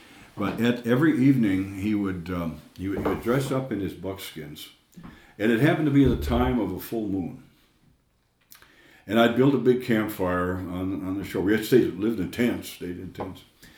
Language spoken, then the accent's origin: English; California, United States; I am a woman from California who just thought this was the stupidest thing in the world, to be in canoes and sleeping in tents